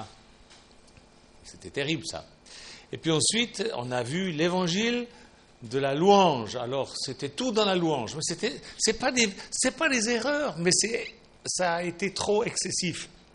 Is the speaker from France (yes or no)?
no; Switzerland; comme on dit, par chez nous en Suisse